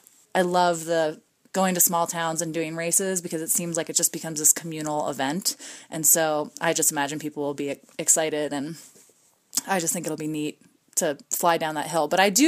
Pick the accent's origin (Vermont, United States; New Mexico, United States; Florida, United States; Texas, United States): Vermont, United States; moved away as an adult; I grew up skiing on the East Coast in Vermont and whatnot. And then I moved out west pretty much right after college.